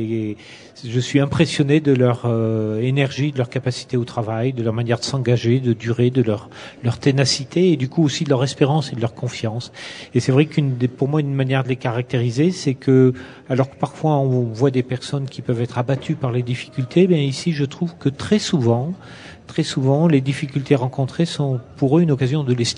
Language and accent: French; Auvergne-Rhône-Alpes, France; Moi, je suis auvergnat. Je suis pas véronnier.